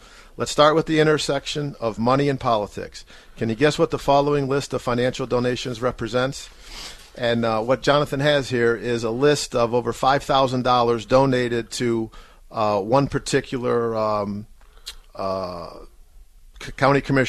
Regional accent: Ohio, United States; When I was growing up in Cuyahoga, it was peaceful, there were lots of parks, and we didn't have high-density housing.

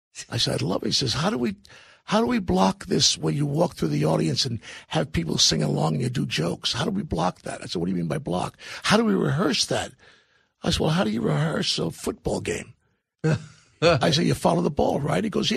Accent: New York, United States; and I didn't sound like I was from New York at all.

